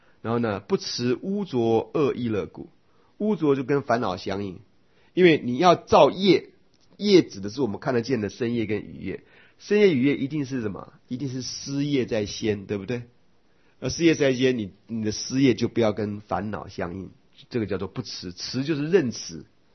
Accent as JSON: {"language": "Chinese", "country": "Taiwan", "said": "那个我们台湾话叫凌迟嘛"}